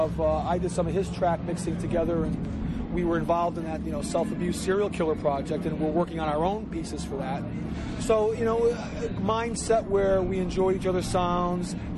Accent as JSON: {"language": "English", "region": "New England", "country": "United States", "tie": "born or raised there", "lives_now": "Pittsburgh, United States", "said": "No, I am from New England."}